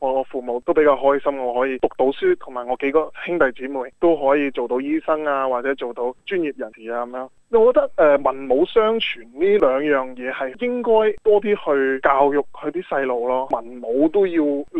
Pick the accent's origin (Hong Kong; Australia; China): Australia; 其实呢，我是澳洲出世土生土长的澳洲人